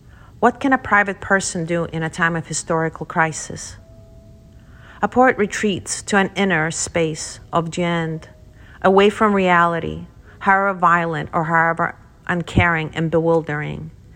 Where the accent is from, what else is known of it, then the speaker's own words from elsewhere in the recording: Kyiv, Ukraine; As a child growing up in Kyiv, I traveled to the Black Sea with my parents, but never to Odessa.